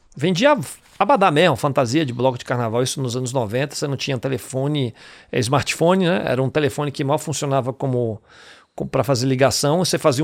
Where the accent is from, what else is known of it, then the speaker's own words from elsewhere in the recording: Bahia, Brazil; Eu tenho 45 anos, sou baiano. Nascido e criado naquela terra abençoada lá, que é a indústria da criatividade